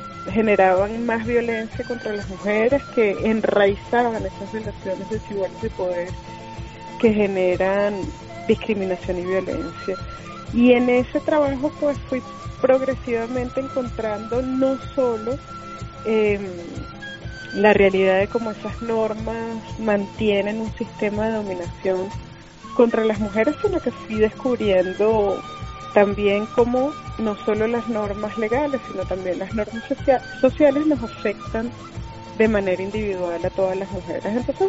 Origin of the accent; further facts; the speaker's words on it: Venezuela; si bien yo era la venezolana y soy la venezolana más joven de la historia en ejercer ese cargo, y además la primera mujer venezolana